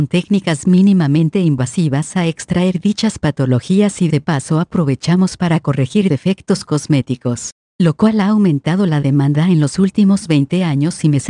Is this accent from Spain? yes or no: no; Mexico; Recuerdo que les llamaba mucho la atención mi acento. No podían dilucidar si era mexicano o qué era. Dicen es muy neutro. Me decían es que no hablas así como Cantinflas. Y les decía es que México es muy grande y que es en sí mismo un crisol cultural.